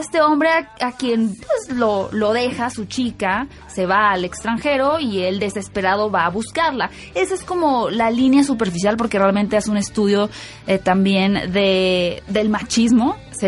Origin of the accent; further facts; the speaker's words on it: Sonora, Mexico; los protagonistas son de Sonora, mi tierra natal.